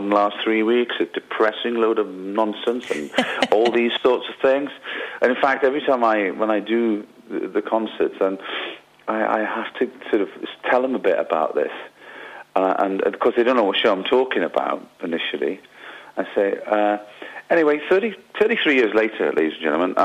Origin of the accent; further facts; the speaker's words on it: Wales, United Kingdom; So the Celts are coming out, because Joe's Scottish, I'm Welsh, and Michael's Welsh.